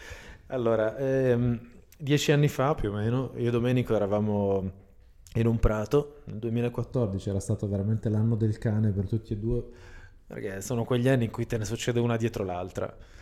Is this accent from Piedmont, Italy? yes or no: yes; Turin, Piedmont, Italy; Noi eravamo siamo di Torino